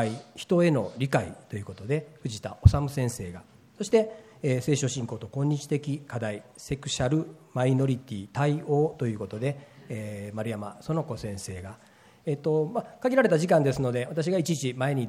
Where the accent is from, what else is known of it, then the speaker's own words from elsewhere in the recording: Osaka, Japan; 私は生まれも育ちも大阪でして、大阪人関西人としての取説取扱説明書は